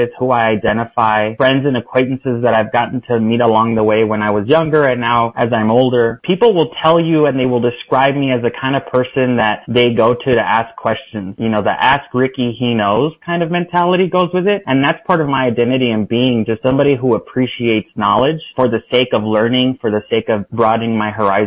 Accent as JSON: {"language": "English", "town": "Nogales", "region": "Arizona", "country": "United States", "tie": "born or raised there", "also_born_or_lived": "Tucson", "said": "I was born in Tucson, but I only spent the few days in the hospital there. And I grew up on the border in Nogales, basically until I went off to college."}